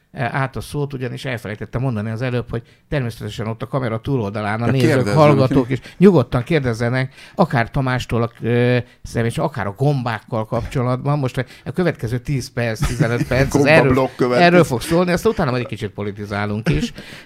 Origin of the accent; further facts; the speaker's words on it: Szentgotthárd, Vas, Hungary; én itt Vas megyében, Szentgotthárdon, ott az Őrségi erdők szélén, azon hatalmas nagy erdőségek vannak, ott nőttem fel